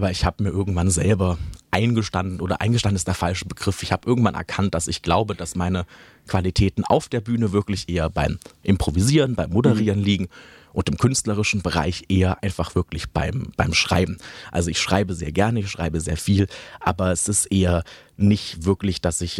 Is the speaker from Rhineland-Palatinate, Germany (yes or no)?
no; Villingen-Schwenningen, Baden-Württemberg, Germany; ich komme aus Villingen-Schwenningen, das ist so eine Stunde südlich hier von Tübingen Richtung Bodensee